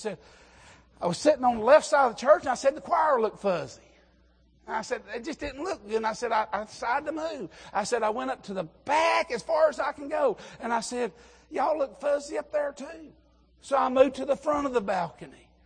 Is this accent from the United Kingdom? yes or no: no; the South, United States; You see, I'm from the South. We use words, it's not even up north.